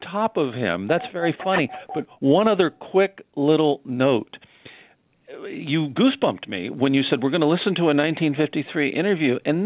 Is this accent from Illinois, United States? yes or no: yes; Kankakee, Illinois, United States; I grew up in Kankakee, Illinois, where there were two Frank Lloyd Wright houses on the same street I lived in.